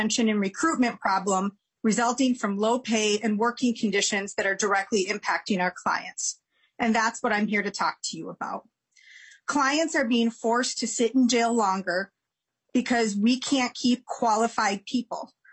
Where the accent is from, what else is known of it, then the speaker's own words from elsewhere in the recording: Minneapolis, Minnesota, United States; I became a public defender because I grew up poor in Minneapolis